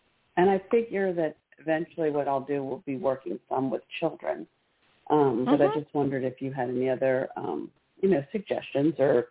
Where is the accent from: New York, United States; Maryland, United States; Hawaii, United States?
Maryland, United States; I'm from Maryland.